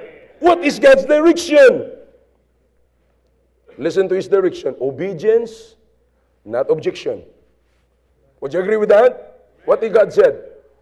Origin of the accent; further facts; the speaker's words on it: Philippines; I'm a Filipino. And as a Filipino, I live in the Philippines. I don't live in Iraq. I live in the Philippines because I am a Filipino.